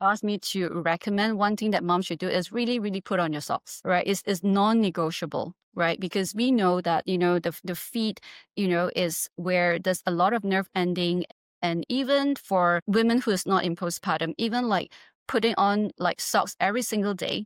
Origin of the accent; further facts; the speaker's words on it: Malaysia; because I'm Malaysian, right?